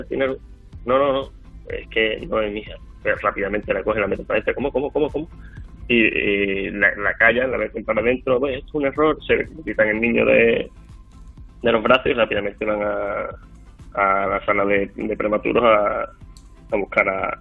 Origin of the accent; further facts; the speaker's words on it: Huelva, Andalusia, Spain; now in Seville, Spain; Somos de Huelva, yo vivo en Sevilla, además yo estoy fuera ahora, uh-huh. Ya por temas, bueno, por temas personales, de trabajo y familia, yo ya vivo en Sevilla, pero vamos, cerquita, una horita de camino.